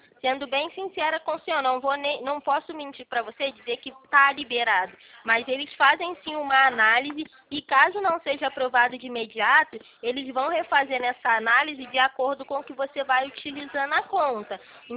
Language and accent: Portuguese; Rio de Janeiro, Brazil; eu sou do Rio.